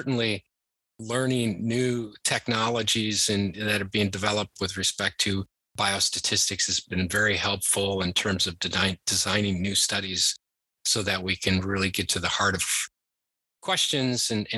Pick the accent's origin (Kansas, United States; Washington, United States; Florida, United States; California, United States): Washington, United States; Seattle; And that's what brought me back to Seattle. I was originally from Seattle